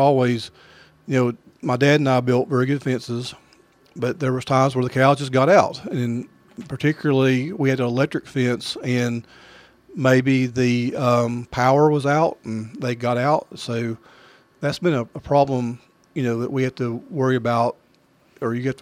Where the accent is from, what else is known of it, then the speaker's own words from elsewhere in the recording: United States; it was perfectly acceptable back when I was growing up in Clay County.